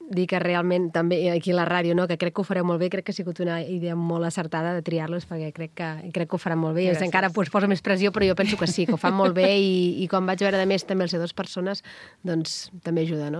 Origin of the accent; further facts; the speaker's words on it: Vilafranca del Penedès, Catalonia, Spain; jo soc de Vilafranca tota la vida, estimo Vilafranca, estimo la Festa Major, veig l'església de Santa Maria des de casa, o sigui, l'he vist sempre i és com casa